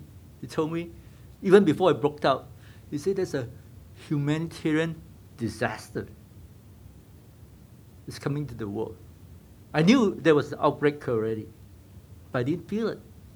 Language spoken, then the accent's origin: English; Malaysia; I'm from Malaysia originally, okay?